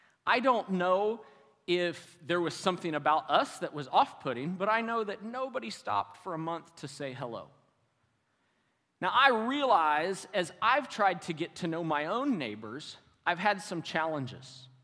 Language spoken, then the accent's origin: English; Decatur, United States; I come from Decatur. I have a little hobby farm that we get to enjoy.